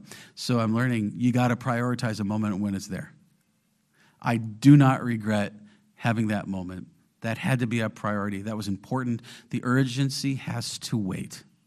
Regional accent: New York, United States; I grew up ice skating in Western New York.

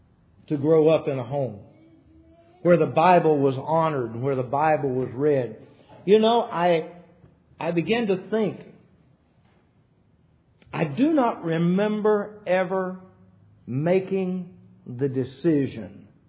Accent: West Virginia, United States; served God in the mountains of my home state of West Virginia.

